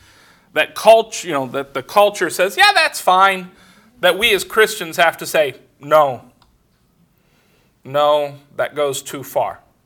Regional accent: Los Angeles, California, United States; when I was growing up in Los Angeles, gangs were a real problem, and you had to be careful what colors you wore.

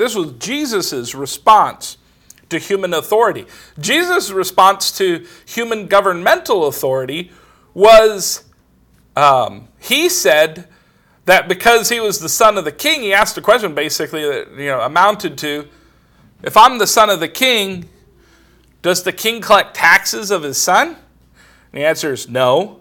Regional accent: Los Angeles, California, United States; I grew up in Los Angeles with a bunch of crazy cops in LA.

